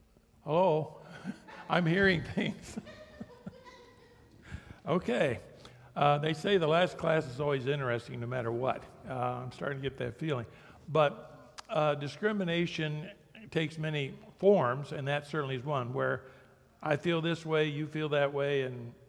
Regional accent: Ohio, United States; I grew up in Ohio, and I'm sure we had discrimination there in many ways. But when I got down to Nashville, Tennessee, I saw things and experienced things that was different than where I came from.

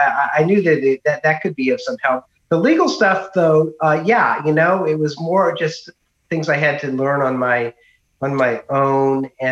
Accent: Massachusetts, United States; I'm from Massachusetts, never been to Alaska.

